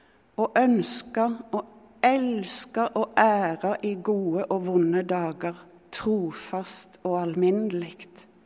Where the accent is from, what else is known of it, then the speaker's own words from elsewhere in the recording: Hillevåg, Rogaland, Norway; Selv om jeg er fra Hillevåg, som ikke har så godt rykte på seg